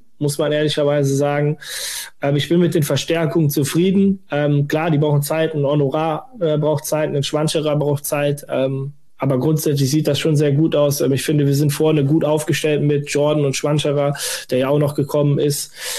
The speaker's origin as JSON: {"language": "German", "region": "Westerwald", "country": "Germany", "tie": "born there", "said": "ich komme gebürtig aus dem Westerwald. Das ist so, sage ich mal, eine gute Autostunde bis anderthalb zum Borussia-Park entfernt."}